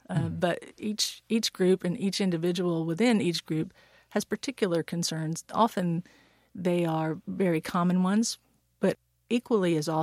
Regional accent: McDonough, Georgia, United States; That's when I was a 17-year-old growing up in McDonough, Georgia.

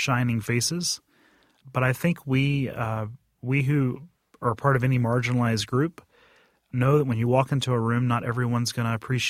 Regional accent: South Carolina, United States; I grew up in South Carolina and then have served my entire ordained ministry in Southeastern Synod

